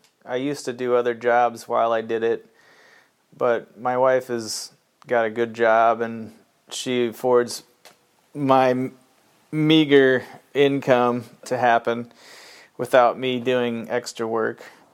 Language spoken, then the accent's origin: English; Iowa, United States; also born or lived in Okinawa, Japan; I was born in Okinawa, Japan, on an Air Force base. Moved around a lot in a military family. Ended up in Iowa as a young child, second grade, I believe, we moved here.